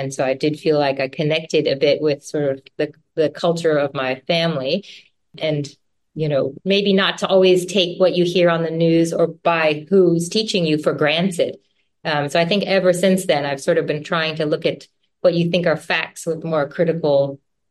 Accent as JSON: {"language": "English", "region": "Midwest", "country": "United States", "tie": "born or raised there", "said": "my parents were from a different country, but I grew up in the Midwest in the US."}